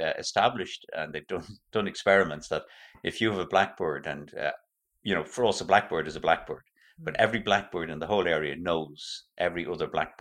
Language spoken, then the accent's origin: English; Dublin, Leinster, Ireland; I remember when I was growing up in Finglas